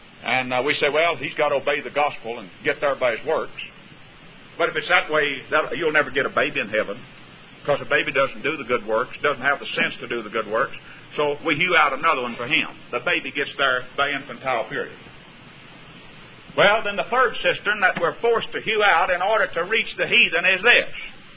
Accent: Graham, Texas, United States; Out in my hometown in Graham, Texas, there's some people out there in my hometown.

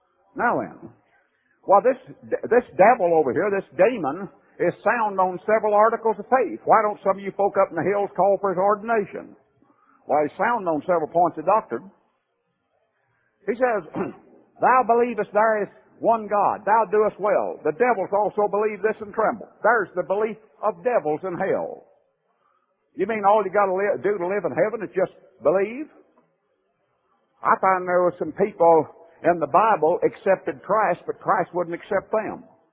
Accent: Southern US, United States; I said, well, since I'm a Southerner and Southerners have an inborn love for lost causes

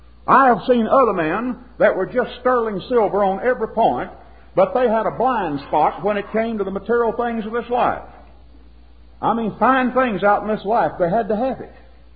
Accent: Southern United States, United States; I'm a Southerner. I have a special love for lost causes.

